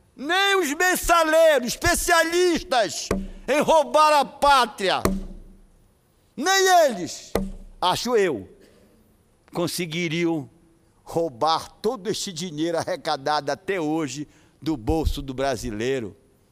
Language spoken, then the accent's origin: Portuguese; Marajó, Pará, Brazil; Vou usar um provérbio da minha terra querida do Marajó.